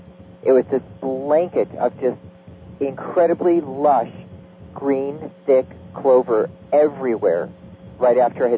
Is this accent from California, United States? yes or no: yes; California, United States; there's some of much of it that isn't beautiful to me because I'm from California.